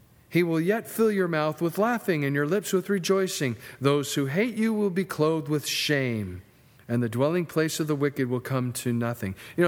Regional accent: California, United States; You know, when we came from Southern California, and we experienced earthquakes.

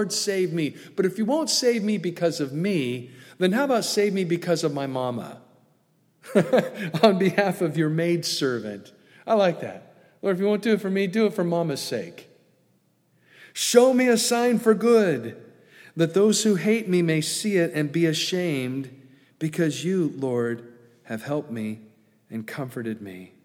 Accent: Long Beach, California, United States; born there; I was born in Long Beach, California.

